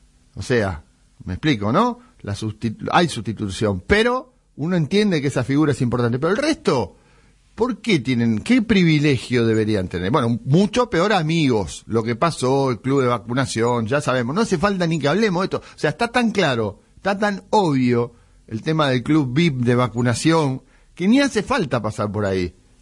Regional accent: San Isidro, Buenos Aires Province, Argentina; Acá de San Isidro, he caminado por estas calles.

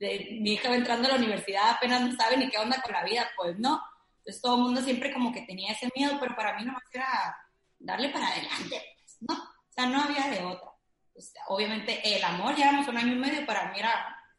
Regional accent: Mexico; now in Cancún, Mexico; vivo en Cancún, él es Mauricio, igual vive en Cancún, pero bueno, yo soy de México.

